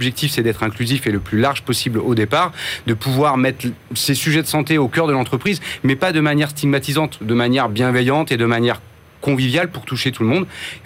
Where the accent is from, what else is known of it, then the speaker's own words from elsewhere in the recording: Nantes, Pays de la Loire, France; Moi, je suis venu en train, je viens de Nantes.